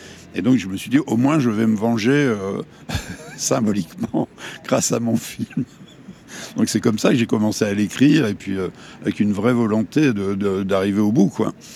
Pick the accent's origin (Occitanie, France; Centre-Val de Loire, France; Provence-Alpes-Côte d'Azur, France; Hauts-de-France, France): Hauts-de-France, France; ça se passe en Picardie, qui est ma région natale, où, avec mon papa qui était agriculteur là-bas, quoi.